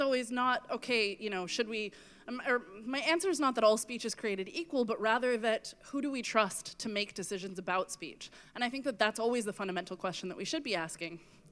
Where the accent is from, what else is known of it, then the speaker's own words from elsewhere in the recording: United States; So I wanna say that I'm American, quite obviously, if you hadn't guessed.